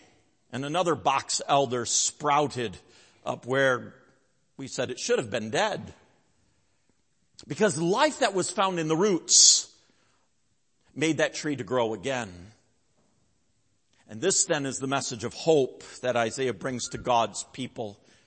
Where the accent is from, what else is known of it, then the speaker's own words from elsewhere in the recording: Coopersville, Michigan, United States; While growing up in Coopersville, there was a box elder tree that was growing on the corner of our garage.